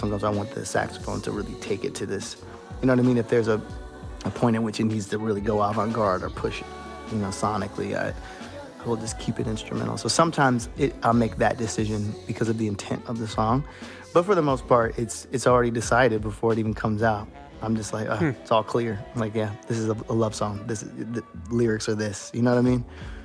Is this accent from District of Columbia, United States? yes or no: yes; Washington, District of Columbia, United States; I think also just growing up in Washington, D.C., these are conversations and things that we grew up kind of discussing deeply, right?